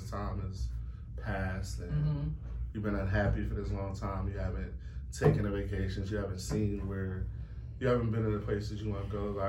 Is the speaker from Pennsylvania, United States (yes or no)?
yes; Philadelphia, Pennsylvania, United States; I grew up in Philly. Every time I go home